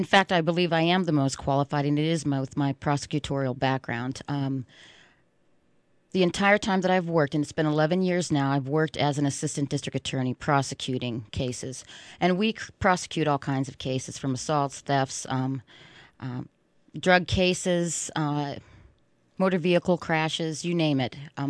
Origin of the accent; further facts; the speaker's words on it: Pennsylvania, United States; I grew up in Crawford County, which, of course, abuts the Venango County.